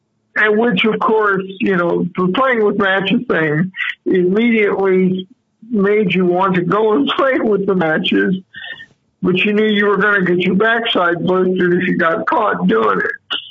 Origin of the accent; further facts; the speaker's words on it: Houston, Texas, United States; the generation when I grew up in Houston